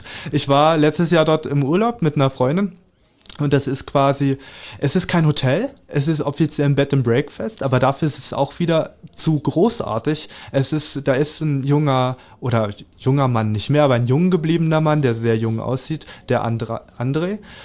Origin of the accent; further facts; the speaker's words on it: Lübbenau, Brandenburg, Germany; dann habe ich dieses Jahr, Ende des Jahres, eine Ausstellung in Lübbenau im Rathaus, im Spreewald. Da freue ich mich auch sehr drauf, weil da bin ich ja aufgewachsen im Kinderheim. Das ist dann wie nach Hause kommen.